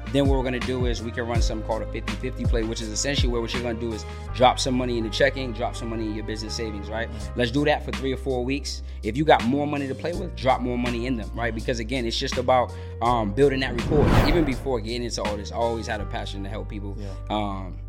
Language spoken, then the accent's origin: English; Boston, Massachusetts, United States; now in Georgia, United States; like my guy said. I'm from Boston, Mass. Originally. I've been here in Georgia now for about 6 months.